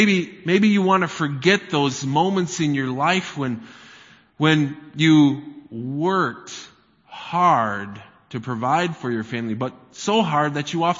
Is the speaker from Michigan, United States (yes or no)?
yes; Michigan, United States; You know, I grew up in Michigan, and as you're probably aware, Michigan gets pretty cold in the winter as well.